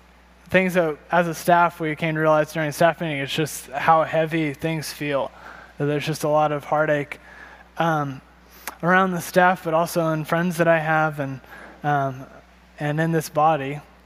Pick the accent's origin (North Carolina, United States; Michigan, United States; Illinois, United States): North Carolina, United States; I am not from here. I'm from North Carolina, and I'm sure my friends find that fact annoying because I talk about it so much and how much I love it, and I miss my family